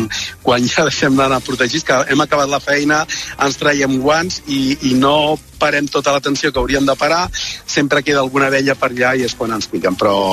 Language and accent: Catalan; Garriguella, Catalonia, Spain; Estem a Alt Empordà, Alt Empordà.